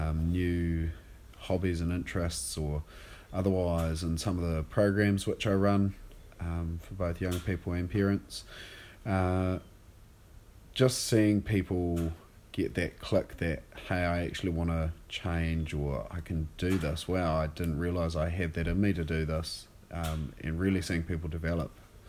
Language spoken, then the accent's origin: English; Ireland; Growing up in Ireland, I would have been there since probably about, I don't know, 6, 7, 8, something like that. So fairly young.